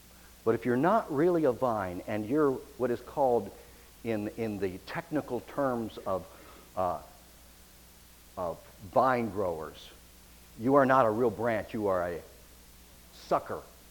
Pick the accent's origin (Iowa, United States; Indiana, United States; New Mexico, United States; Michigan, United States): Michigan, United States; I was raised in Michigan, and in Michigan, we were right on Lake Erie.